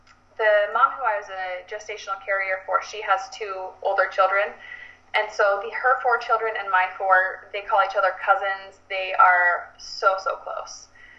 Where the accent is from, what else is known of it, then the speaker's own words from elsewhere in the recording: Utah, United States; Background-wise, I was born and raised in Utah. I have four siblings.